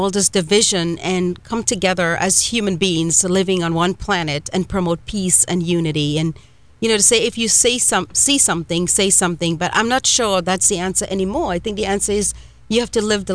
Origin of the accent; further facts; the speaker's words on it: Trinidad & Tobago; moved away as an adult; now in United States; when I came to United States from Trinidad and Tobago at the age of 18